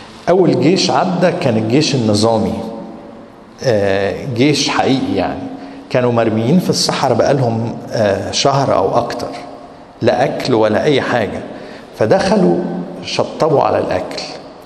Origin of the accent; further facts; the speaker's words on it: Egypt; الحروب في ذهننا احنا مصريين دايما ايه؟ بعيد.